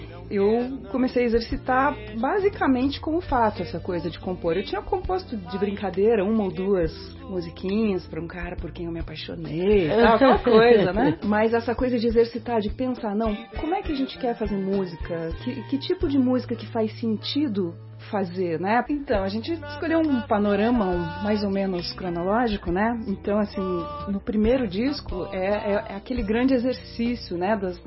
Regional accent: Curitiba, Paraná, Brazil; born there; Então, eu nasci aqui em Curitiba mesmo, sou filha de uma mãe polaca, com um pai libanês misturado com espanhol e índio. Então, bem brasileirona.

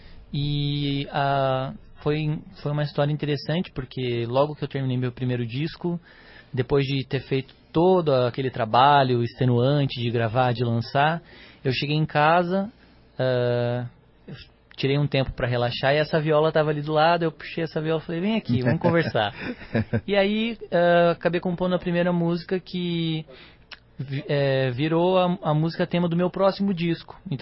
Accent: Maringá, Paraná, Brazil; born there; now in Curitiba, Brazil; Então, eu nasci em Maringá, no interior do estado, mas moro em Curitiba há muito tempo, então já me considero curitibano

